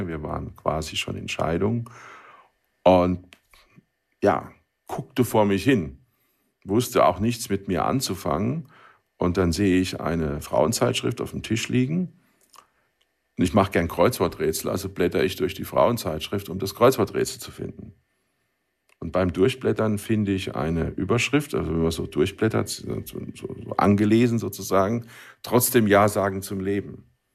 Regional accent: Oggersheim, Rhineland-Palatinate, Germany; born or raised there

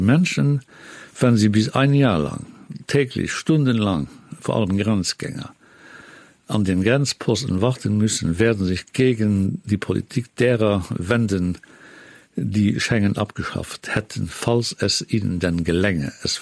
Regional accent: Luxembourg; Ich habe sie nicht gemocht, diese Forderungen, sowohl nicht als Europäer als auch nicht als Luxemburger.

